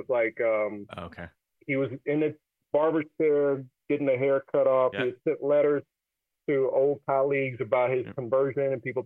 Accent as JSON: {"language": "English", "town": "Kansas City", "region": "Kansas", "country": "United States", "tie": "born or raised there", "said": "I remember I was growing up in Kansas City. I saw the film at a theater that does not exist anymore. It was at a mall. It was at the Black Mall, basically, in my city, Indian Springs."}